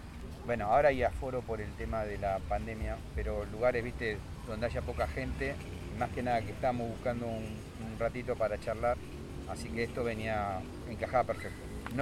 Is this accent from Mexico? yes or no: no; Argentina; now in Montevideo, Uruguay; Vivimos en Punta Carretas y somos argentinos los dos.